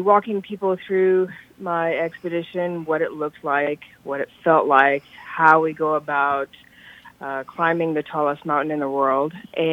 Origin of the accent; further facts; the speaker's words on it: Iowa, United States; I was born and raised here, and I've lived my entire life in Iowa